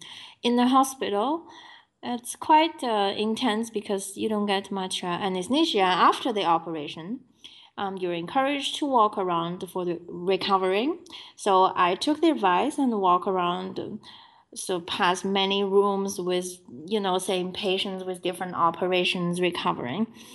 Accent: China; English is a second language; moved away as an adult; also born or lived in New York / Rome / Chicago; now in Providence, United States; I grew up in China and moved to the United States, to New York, in 2005 to study at Columbia University. That was my first city outside China.

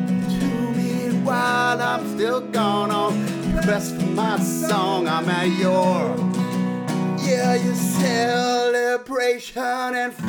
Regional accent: Gainesville, Florida, United States; That's how we grew up down, you know, we're from Gainesville, Florida.

